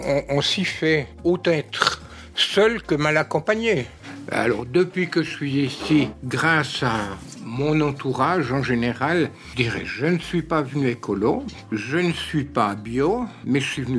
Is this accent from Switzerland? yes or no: yes; La Chaux-de-Fonds, Neuchâtel, Switzerland; J'habitais dans la Broye, et puis suite à des problèmes sentimentaux, familiaux et tout, je voulais retourner dans le Jura, parce que je suis de la Chaux-de-Fonds.